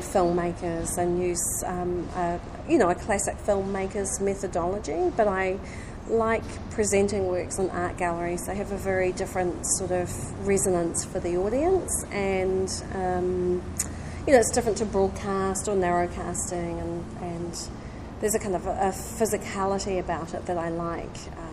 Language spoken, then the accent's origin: English; New Zealand; I hail from Aotearoa, which is New Zealand, in the South Pacific.